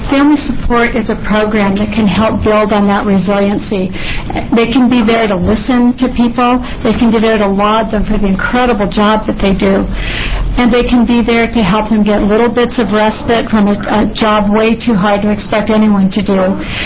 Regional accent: Oregon, United States; I'm from Deschutes County, and I'm the program manager for the Developmental Disabilities Program in the county.

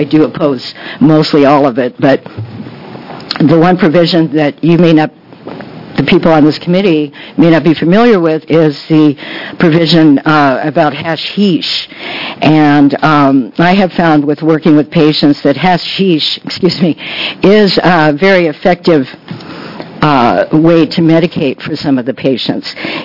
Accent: Jacksonville, Oregon, United States; I'm from Jacksonville, Oregon.

